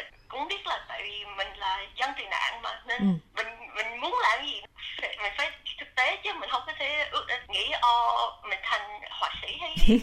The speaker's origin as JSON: {"language": "Vietnamese", "town": "Springvale", "region": "Victoria", "country": "Australia", "tie": "born or raised there", "said": "Mình lớn lên ở Springvale thì Springvale nó cũng có nhiều người Việt lắm. Mình sống lên ở Springvale nên xung quanh mình đi học, mình bạn mình đều người Việt hết. Mình ra chợ cũng gặp người Việt nữa"}